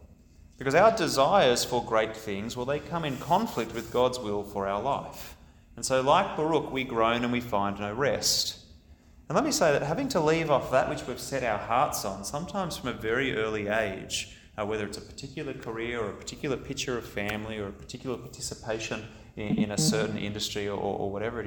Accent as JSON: {"language": "English", "town": "Sydney", "region": "New South Wales", "country": "Australia", "tie": "born or raised there", "said": "I'm originally from Sydney. I grew up in the university scene over there."}